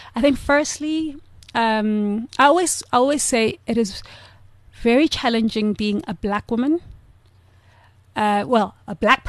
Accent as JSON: {"language": "English", "country": "South Africa", "said": "And yeah, I'm from South Africa."}